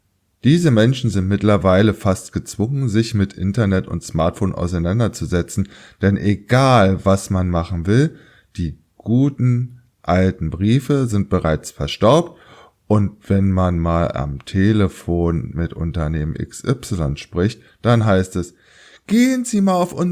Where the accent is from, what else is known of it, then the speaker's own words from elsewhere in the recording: Berlin, Germany; meine Heimatstadt Berlin